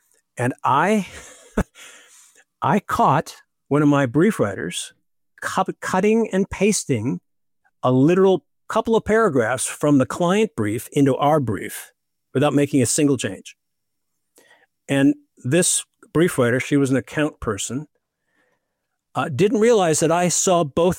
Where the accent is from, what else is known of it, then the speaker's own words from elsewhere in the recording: Milwaukee, Wisconsin, United States; And I came back to Milwaukee in my hometown.